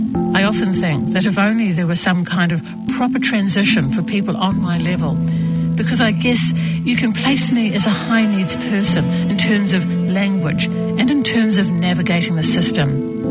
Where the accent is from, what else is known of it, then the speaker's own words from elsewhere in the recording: Sudan; moved away as an adult; also born or lived in Chad; now in New Zealand; Originally, I came to New Zealand from Sudan on the 20th of July, 2012. I had lived in a refugee camp in Chad for 8 years.